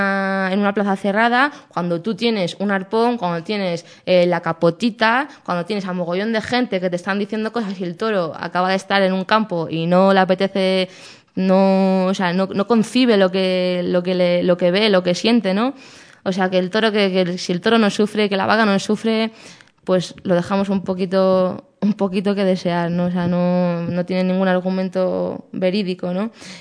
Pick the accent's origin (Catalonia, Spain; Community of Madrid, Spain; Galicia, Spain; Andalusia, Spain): Community of Madrid, Spain; Leganés; somos de Leganés, estos de aquí en Raíces de Saúco.